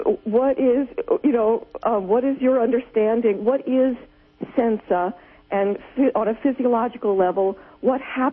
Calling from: New Jersey, United States; I'm from New Jersey.

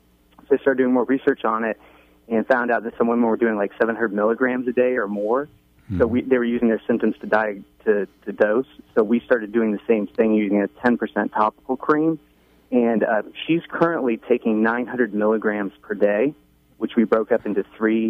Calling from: Atlanta, Georgia, United States; I'm calling from Atlanta.

